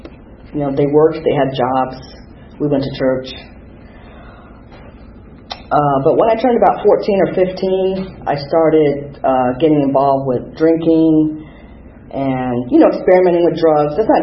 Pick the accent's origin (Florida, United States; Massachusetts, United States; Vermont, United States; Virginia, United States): Florida, United States; Miami; It was a lot of fun growing up in Miami at that time.